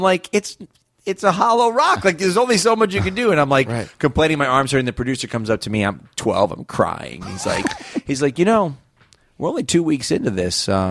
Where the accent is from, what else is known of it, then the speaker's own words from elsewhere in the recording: Las Vegas, Nevada, United States; born there; I was born in Vegas.